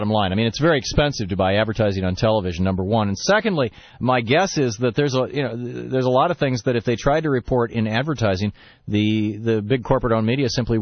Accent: Michigan, United States; I grew up in Michigan, and in Michigan you had the Detroit Free Press and the Detroit News

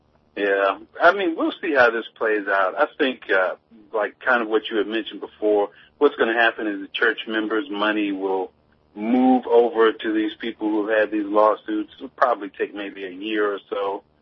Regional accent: Durham, North Carolina, United States; I grew up here in Durham. We have Granville County. That's where my parents are from.

